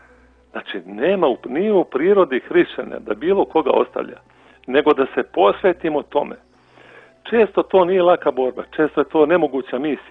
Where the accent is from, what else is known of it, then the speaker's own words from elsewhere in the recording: Nikšić, Nikšić Municipality, Montenegro; ja sam rodom iz Nikšića